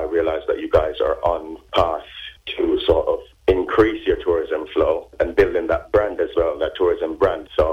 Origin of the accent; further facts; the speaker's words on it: Jamaica; I'm originally from Jamaica, and I would have done loads of that in Jamaica.